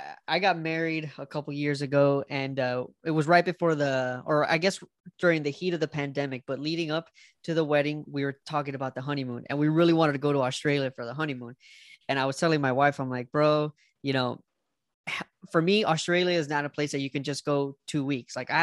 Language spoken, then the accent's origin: English; Miami, Florida, United States; now in Orlando, United States; I'm actually from Miami, Florida. So right. We have, yeah. So I get literally the whole heat of it with the Everglades and stuff like that. And I just moved to Orlando, just 4 hours north.